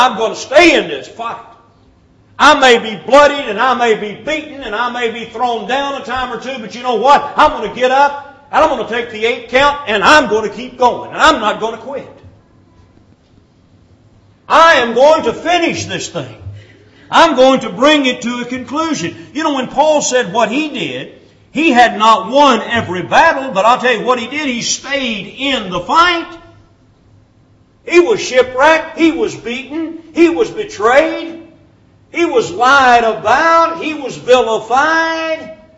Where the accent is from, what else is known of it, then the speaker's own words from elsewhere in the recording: Louisville, Kentucky, United States; I can remember growing up in Louisville, Kentucky, we had a hometown boy there by the name of Cassius Clay